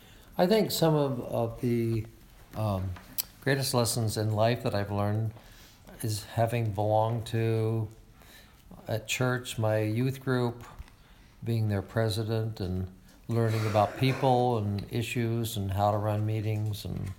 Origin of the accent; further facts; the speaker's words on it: Granville, Ohio, United States; We are recording this interview in Fort Worth, Texas, and I am from Granville, Ohio.